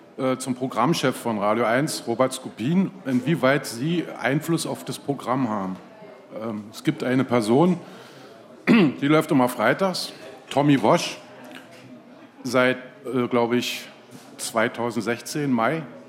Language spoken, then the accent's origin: German; Falkensee, Brandenburg, Germany; ich komme aus Falkensee